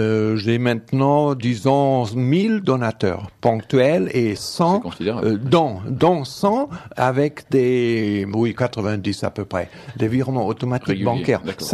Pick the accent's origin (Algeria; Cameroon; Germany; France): Germany; Je peux le dire, je suis allemand, alors c'est vrai.